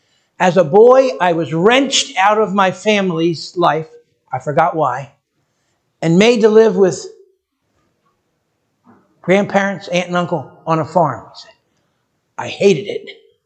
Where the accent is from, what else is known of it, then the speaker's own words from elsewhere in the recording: Pennsauken, New Jersey, United States; the whole night shift, which I was a part of at Super Tire Company in Pennsauken, New Jersey, my hometown